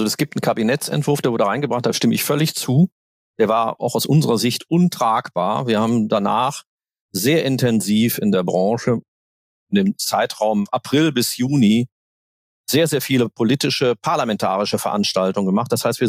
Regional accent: Aachen, North Rhine-Westphalia, Germany; Ich komme ursprünglich aus Aachen.

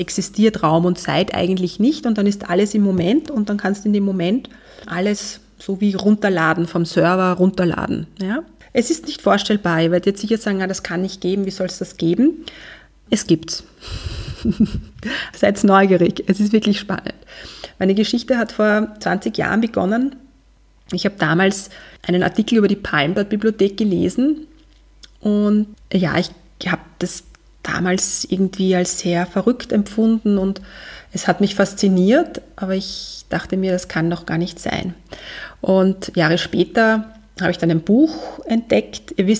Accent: South India, India; das Land, von wo ich herkomme. Das ist Südindien in der Pampa, das sind ein paar Hütten, also es gibt dort nicht sehr viel.

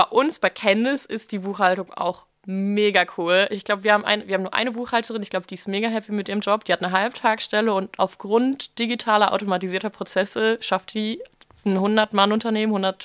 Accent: Germany; da, wo ich aufgewachsen bin, ist so typische Pferdegegend. Tatsächlich da so zwischen Münster und Osnabrück überall.

